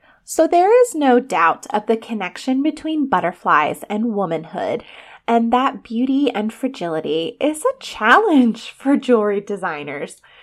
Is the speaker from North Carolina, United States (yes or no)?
yes; North Carolina, United States; accent: North Carolina; It's a French phrase, so apologies for my North Carolina accent.